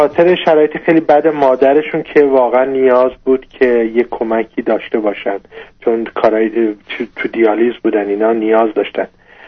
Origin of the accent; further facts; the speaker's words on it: Iran; moved away as an adult; now in United States; ما حدود 13 سال پیش به ایران، از ایران به امریکا مهاجرت کردیم.